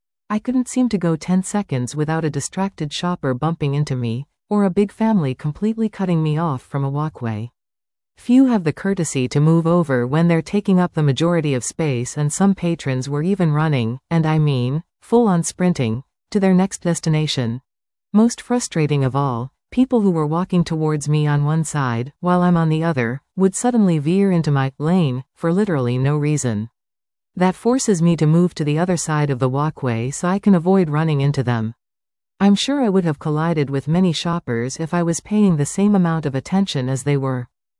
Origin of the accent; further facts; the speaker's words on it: Sault Ste. Marie, Ontario, Canada; my hometown of Sault Ste. Marie, a 60-store, single-level strip that has struggled to maintain big-box brands in recent years.